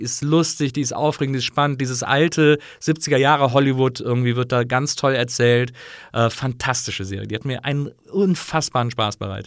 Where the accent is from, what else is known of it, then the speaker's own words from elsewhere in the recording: Rhineland, Germany; aber ich bin ja im Rheinland aufgewachsen